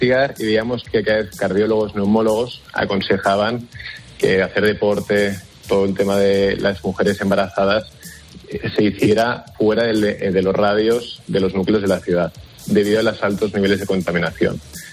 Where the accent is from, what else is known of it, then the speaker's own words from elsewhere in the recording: Barcelona, Catalonia, Spain; En mi familia somos muy deportistas y somos de Barcelona